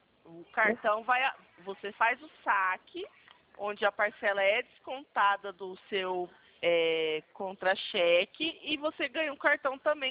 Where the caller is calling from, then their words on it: Rio de Janeiro, Brazil; é aqui do Rio de Janeiro.